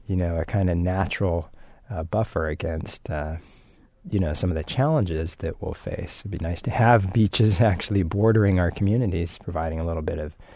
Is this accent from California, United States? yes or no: yes; California, United States; most of us here if we grew up in California, I have grown up here since I was 9